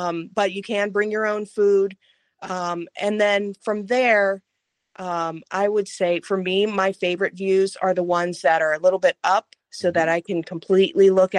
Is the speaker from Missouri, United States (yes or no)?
no; West Virginia, United States; I grew up in West Virginia, pretty poor, actually.